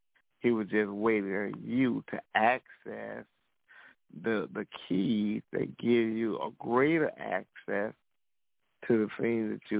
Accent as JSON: {"language": "English", "region": "Florida", "country": "United States", "tie": "born or raised there", "said": "Being at the beach, I grew up in Florida, and we go down to the beach"}